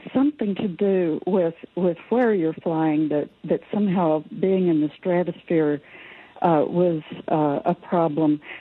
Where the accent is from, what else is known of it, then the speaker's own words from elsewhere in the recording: Vancouver, Washington, United States; I am from Vancouver, Washington.